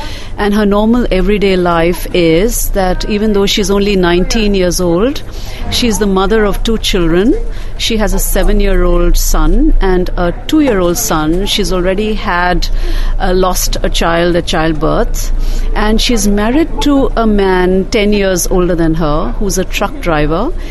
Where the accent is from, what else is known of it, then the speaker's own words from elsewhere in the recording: Delhi, India; When I was growing up in Delhi, or rather I was going to college in Delhi, I saw a case of possession right in my grandfather's house.